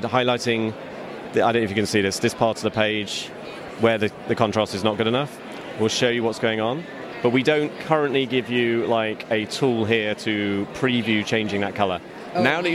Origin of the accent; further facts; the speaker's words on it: Texas, United States; I am indeed a Texan, and I won't deny it. And I prefer Texas to England.